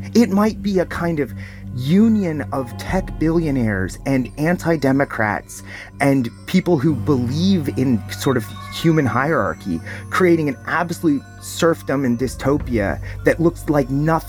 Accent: Ohio, United States; But the two that you're going to have heard most about are J.D. Vance running for Senate from my home state of Ohio.

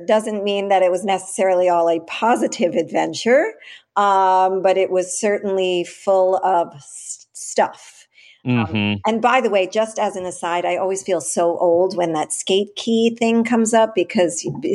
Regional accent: New York, United States; I grew up in the West Village in the, you know, late 70s, early 80s, 90s, all of that.

